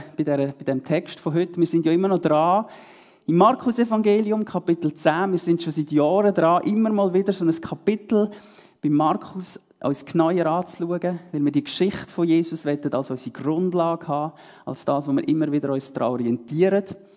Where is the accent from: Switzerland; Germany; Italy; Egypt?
Switzerland; Da bei uns in der Schweiz, würde ich mal sagen, gibt es grundsätzlich eine ziemliche Skepsis so gegenüber Machtpositionen